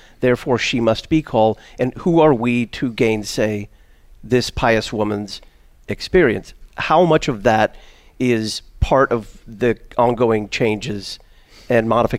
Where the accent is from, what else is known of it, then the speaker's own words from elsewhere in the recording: Dallas, Texas, United States; I remember my days in high school growing up in Dallas.